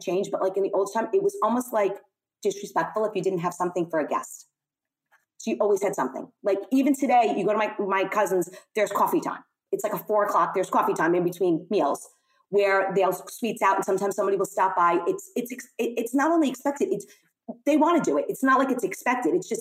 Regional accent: Zahlé, Beqaa, Lebanon; when we were in Lebanon, I'm from Zahli, which is a town in the mountains, and there's a lot of refugees there

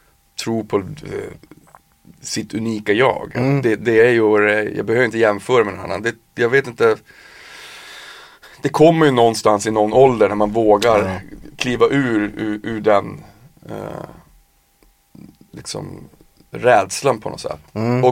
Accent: Norrbotten County, Sweden; moved away; Sen så är jag ju också såklart partisk för att jag är från Norrbotten.

